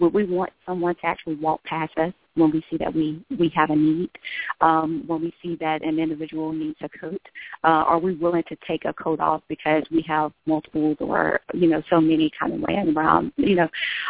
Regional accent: Alabama, United States; also born or lived in Chicago; Yeah, so of course I'm originally from Alabama. Had the opportunity of attending the University of Illinois at Chicago on a full basketball scholarship.

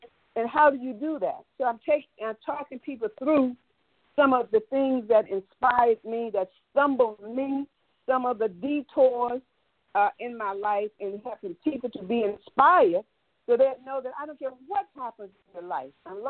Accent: the South, United States; I'm from the South. So I was cooking when I was 10 years old.

